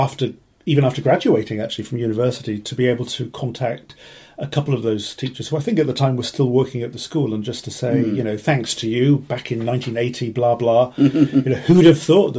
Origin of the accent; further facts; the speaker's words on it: Cardiff, Wales, United Kingdom; I've been back in Cardiff for 24 hours